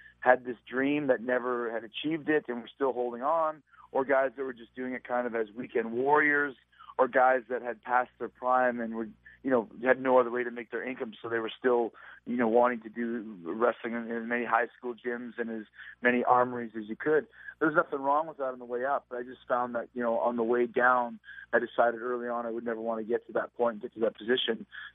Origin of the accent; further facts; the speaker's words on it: Winnipeg, Manitoba, Canada; I grew up in Winnipeg, like I said